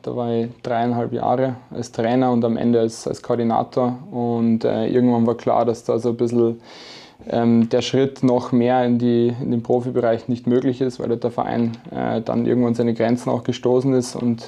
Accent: Mühldorf am Inn, Bavaria, Germany; Und bei mir ist es auch so, ich bin aus Mühldorf am

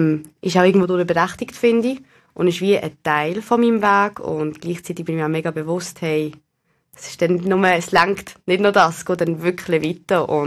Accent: Basel, Basel-Stadt, Switzerland; dass einfach ich mich als Baslerin mega glücklich schätzen kann.

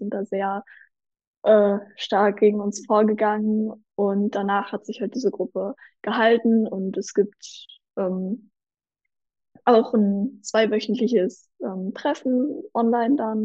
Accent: Lippstadt, North Rhine-Westphalia, Germany; eine der Koordinationspersonen von der Widerstandsgruppe in meiner Heimatstadt Lippstadt

